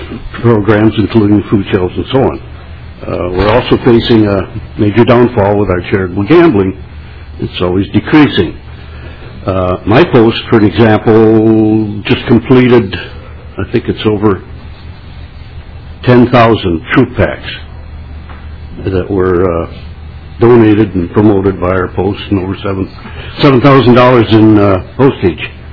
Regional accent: Forest Lake, Minnesota, United States; I'm from Forest Lake, post 225.

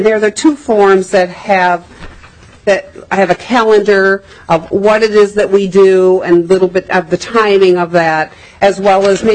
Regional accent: Minnesota, United States; I am from Scott County. I am the Community Services Director.

